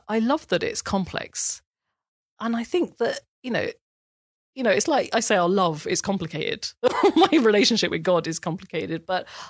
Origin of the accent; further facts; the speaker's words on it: South East England, United Kingdom; I grew up in Kent, in a village, working class village in Kent. And we were the only Muslims in the village. It was and also we were the only Asians at that time, too.